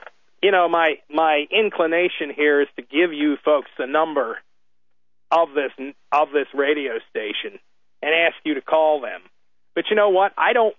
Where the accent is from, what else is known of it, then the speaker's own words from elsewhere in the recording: Pennsylvania, United States; just as a lot of folks in my home state of Pennsylvania take the Second Amendment seriously.